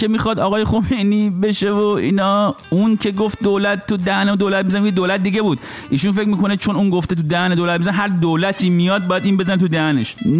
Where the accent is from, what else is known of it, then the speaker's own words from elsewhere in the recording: Rasht, Gilan, Iran; now in New York, United States; ما یه رابطه رشتی، خب منم اهل رشتم